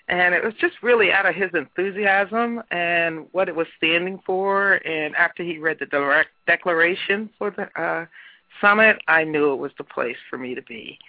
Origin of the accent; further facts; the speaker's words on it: Newtown, Pennsylvania, United States; I'm from Newtown, Pennsylvania, which is very outside of Philly and right across the river from Trenton, New Jersey.